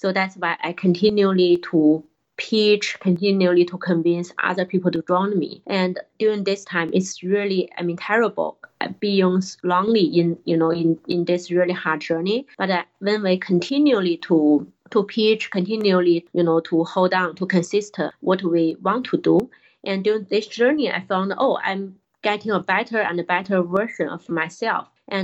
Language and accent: English; China; So my cultural background, I was born in China, and I used to learn Chinese, and I grew up in China. For work, I used to work in Dublin, in Japan, in different countries.